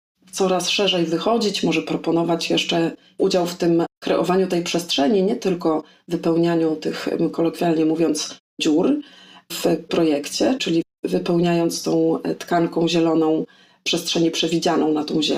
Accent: Wrocław, Lower Silesian Voivodeship, Poland; jestem z Wrocławia i całe tutaj moje życie, w zasadzie wyjeżdżając tylko no, krótko do innych krajów

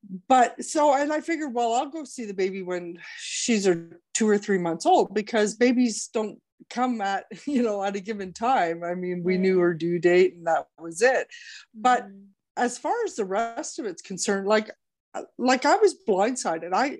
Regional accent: Ontario, Canada; and I grew up in one of our eastern provinces, the province of Ontario. I'm Canadian, so I grew up in Ontario. And when I went through Catholic school, of course, being Italian, and a good high school and university in Toronto. And after I graduated, I moved out west, and I'm still out west.

